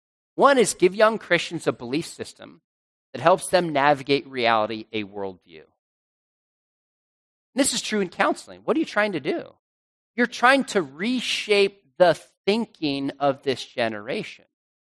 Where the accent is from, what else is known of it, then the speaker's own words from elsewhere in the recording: Julian, California, United States; I grew up in Julian in the mountains of San Diego, if you've ever been there, famous for pies.